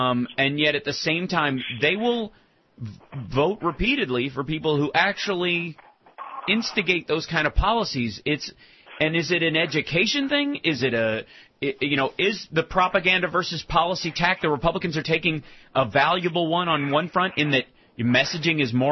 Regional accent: Peekskill, Kentucky, United States; Many people may or may not know I'm originally from Peekskill, Mill, Kentucky. At the time, one road, 46 people.

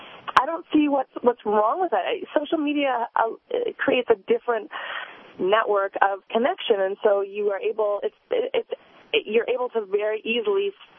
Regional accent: Canada; I'm Canadian, and so I just didn't go home

